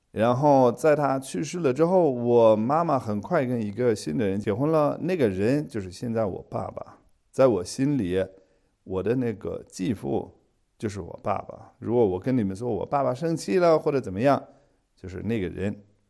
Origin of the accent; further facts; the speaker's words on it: China; 作为中国人，就是照顾老人这个概念